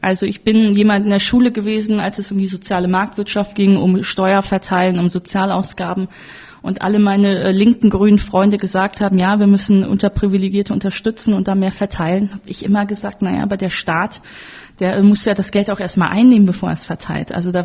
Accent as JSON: {"language": "German", "region": "North Rhine-Westphalia", "country": "Germany", "said": "Ich komme aus Nordrhein-Westfalen."}